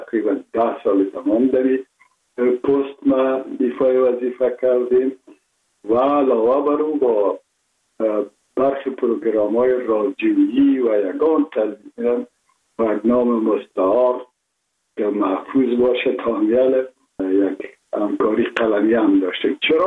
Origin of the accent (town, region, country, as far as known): Kabul, Afghanistan; born there